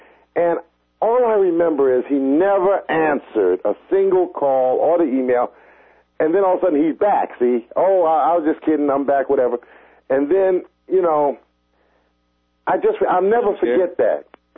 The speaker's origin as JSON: {"language": "English", "region": "New York", "country": "United States", "said": "because I visited New York, and I'm from New York. Home is where the hatred is, boy."}